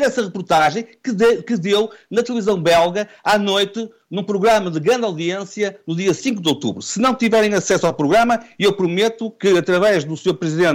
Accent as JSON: {"language": "Portuguese", "town": "Vila Nova de Gaia", "region": "Porto", "country": "Portugal", "tie": "born or raised there", "said": "por acaso foi em Gaia, a minha terra natal"}